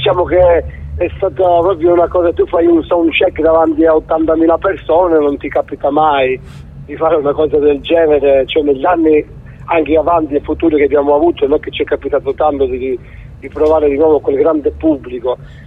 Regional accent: Santa Sofia d'Epiro, Calabria, Italy; Sono in piazza qui a Santa Sofia de Tiro, nel mio paese, si sta bene, tutto qua.

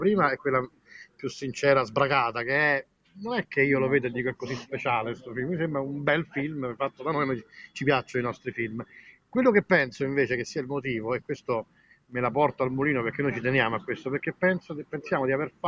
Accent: Rome, Lazio, Italy; noi siamo andati a Napoli, siamo di Roma, siamo andati a Napoli, la conoscevamo

